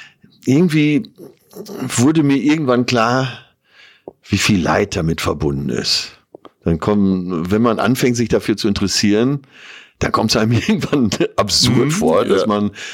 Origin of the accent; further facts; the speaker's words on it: North Rhine-Westphalia, Germany; als typischer Münsterländer war das Schnitzel natürlich so das höchste der Gefühle